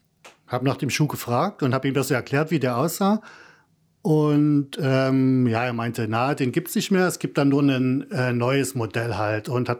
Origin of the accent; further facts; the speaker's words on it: Leipzig, Saxony, Germany; now in Berlin, Germany; Bin gebürtiger Leipziger, was man sicherlich auch in dem einen oder anderen Moment krass hören wird. Wohne jetzt seit ein paar Jahren in Berlin.